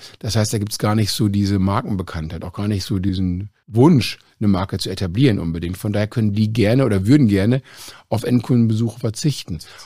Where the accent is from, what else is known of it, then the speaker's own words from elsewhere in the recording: Germany; dass wir natürlich hier in Deutschland für uns als Deutscher eine Riesenchance haben